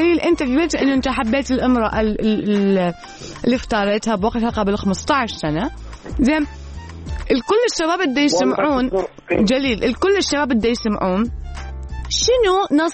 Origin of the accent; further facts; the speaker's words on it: Iraq; هل تعتقد أنه إحنا كشعب عراقي نعرف هاي الطرق كلها؟